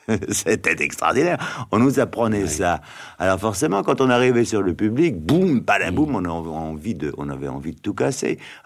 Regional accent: France; Oui, bien sûr, je suis français.

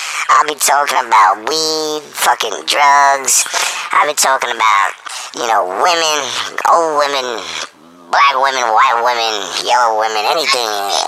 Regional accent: Brooklyn, New York, United States; Sorry, I come from Brooklyn, so I got my, you know, I go off the handle every once in a while.

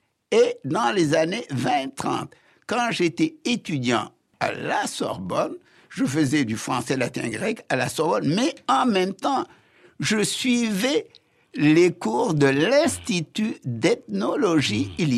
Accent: Joal, Thiès, Senegal; à 6 km de ma ville natale, Joal, j'ai fait mes études primaires en 6 ans seulement, en apprenant en même temps le français et le wolof.

